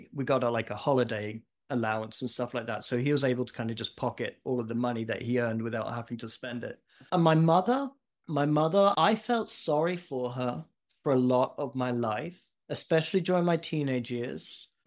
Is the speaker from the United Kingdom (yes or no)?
yes; United Kingdom; born there; also born or lived in Asia / Burma / Pakistan / Texas; I was born just outside of London, but when I was 18 months old, my family moved to the Netherlands. And then we spent 10 years traveling around.